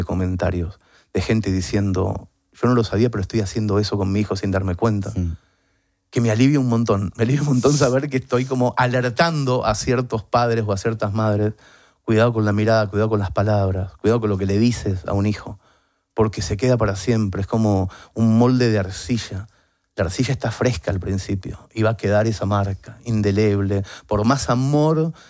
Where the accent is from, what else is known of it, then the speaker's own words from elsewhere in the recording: Mercedes, Buenos Aires Province, Argentina; sabiendo que yo iba a actuar esa noche en Mercedes, provincia de Buenos Aires, mi ciudad natal